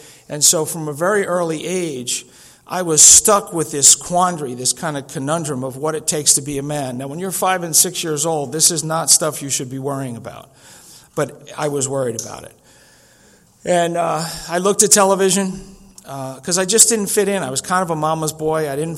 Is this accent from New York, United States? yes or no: yes; Rockville Centre, New York, United States; I grew up in New York. The drinking age was 18.